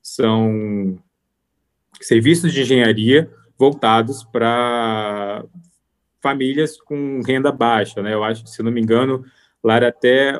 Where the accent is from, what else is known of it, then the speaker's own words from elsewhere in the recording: Espera Feliz, Minas Gerais, Brazil; moved away as an adult; E aí eu vim para cá, porque a oportunidade de emprego aqui era mais promissora do que lá em Juiz de Fora, ou do que na minha cidade natal, né, em Espera Feliz.